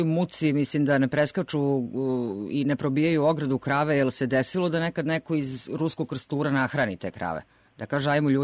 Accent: Kruščić, Vojvodina, Serbia; Imala sam sreću u svoje vremenu u detinjstvu, iz Kruščića sam svaki dan išla biciklom u Ruski krstur

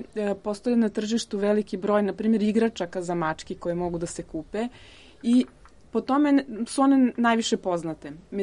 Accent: Serbia; znači raste samo kod nas u Srbiji

